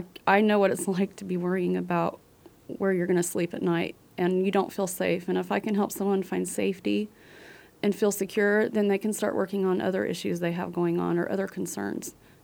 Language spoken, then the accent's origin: English; Hutchinson, Kansas, United States; now in Manhattan, United States; I have been in Manhattan for 3 years. I came from Hutchinson.